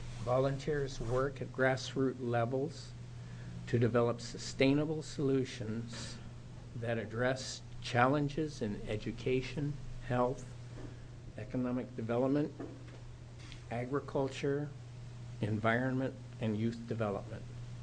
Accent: Portland, Oregon, United States; now in Carver, United States; I live in Carver, Oregon. I was born and raised in Montevilla in Portland, graduated from Portland State

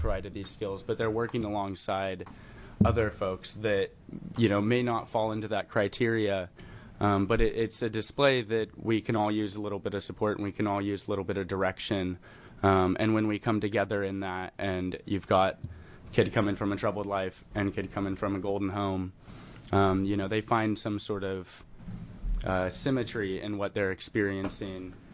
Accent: Sandy, Oregon, United States; I was born and raised in Sandy, Oregon.

